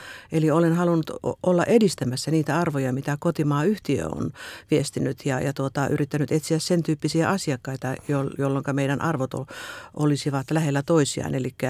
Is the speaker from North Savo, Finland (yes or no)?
yes; Kaavi, North Savo, Finland; No pienenä tyttönä asuin maaseudulla. Synnyin Kaavilla. Siellä isän ja äidin kanssa asuin ja sisareni kanssa.